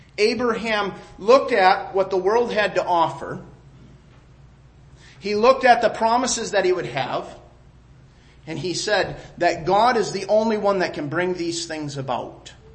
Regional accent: United States; You know, I'm American, you know

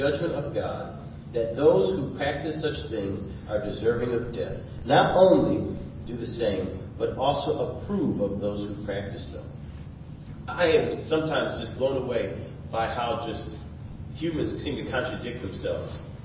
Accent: Detroit, Michigan, United States; Growing up in Detroit on the streets and stuff, I used to see pretty much all these things as a young black male

